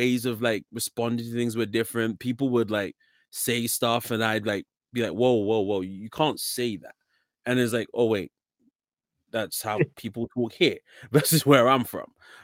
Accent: London, United Kingdom; now in United States; I have a little bit of an accent. I'm from London originally. So born and raised in London back in the UK and moved over here to the US in April of 2017. So I've been here about 5 years

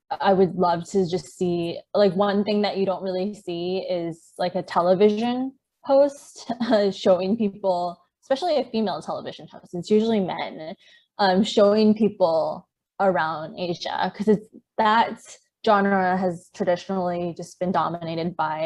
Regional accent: United States; now in Taiwan; because I grew up in the States, I don't think my experience is as representative as people who actually were born and raised here in Taiwan

